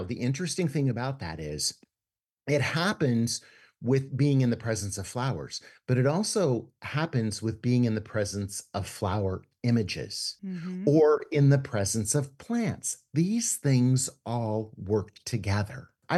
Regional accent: Fremont, Nebraska, United States; In Fremont, Nebraska.

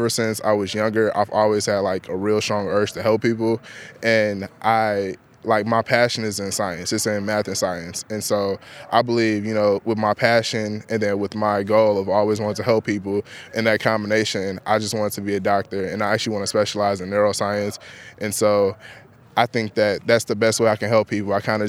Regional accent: Chicago, Illinois, United States; I am actually from Chicago, Illinois.

